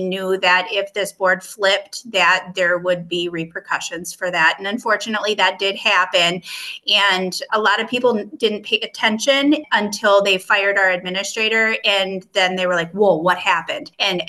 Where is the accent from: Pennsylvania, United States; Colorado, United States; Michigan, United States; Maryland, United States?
Michigan, United States; Yep, I've been born and raised in Delta County. I own a local business here in Delta County, and I love our county. We sit on the shore of Lake Michigan.